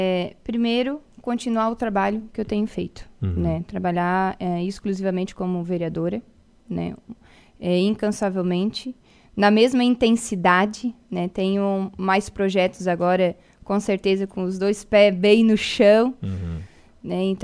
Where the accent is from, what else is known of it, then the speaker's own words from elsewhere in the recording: Morro da Fumaça, Santa Catarina, Brazil; eu sou de Morro da Fumaça, e eu tenho muito orgulho de falar da minha cidade